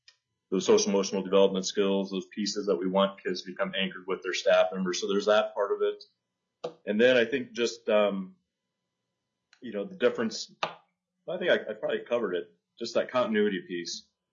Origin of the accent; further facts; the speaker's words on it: Eagle River, Alaska, United States; I grew up in Eagle River, and I still, you know, Coach Mack Center was one of my old coaches